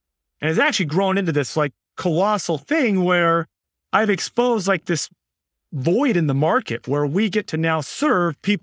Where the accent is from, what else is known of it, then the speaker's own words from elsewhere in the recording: Arizona, United States; But I grew up here in Arizona. I come from a really big family, like number nine of 11 kids.